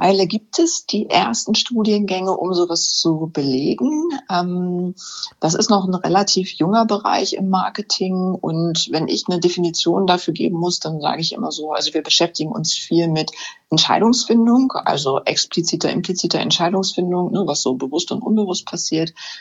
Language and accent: German; Hänigsen, Lower Saxony, Germany; now in Burgdorf, Germany; Ich komme ursprünglich aus Henigsen und Burgdorf war ja fast schon immer die große Stadt für mich da.